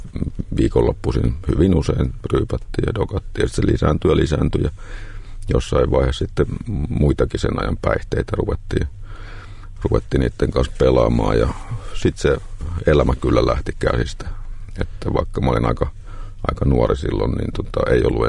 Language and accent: Finnish; Sipoo, Uusimaa, Finland; Mä oon kotoisin, voisin sanoa Sipoosta, ollaan asuttu eri paikoissa, mutta Sipoossa kasvoin sen lapsuuden ja nuoruuden, ja elämässä oli paljon sellaista onnellisuutta, tyypillistä, omakotitalo, perhe, tällaiset.